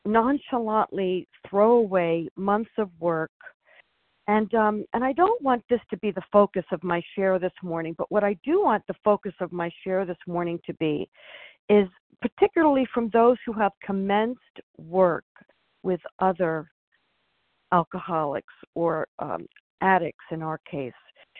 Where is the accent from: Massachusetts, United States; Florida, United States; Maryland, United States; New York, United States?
New York, United States; Being a New Yorker, I do need that, those gentle words and gentle voices in my life.